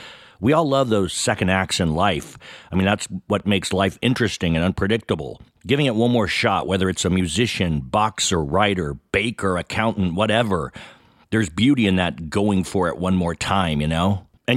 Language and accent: English; Pleasant Hill, California, United States; I mean, I grew up in Pleasant Hill, but it was a perfectly fine town.